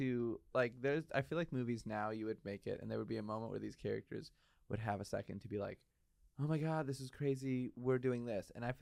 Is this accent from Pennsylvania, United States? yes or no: no; San Francisco, California, United States; I'm from San Francisco and they call it San Franceria sometimes.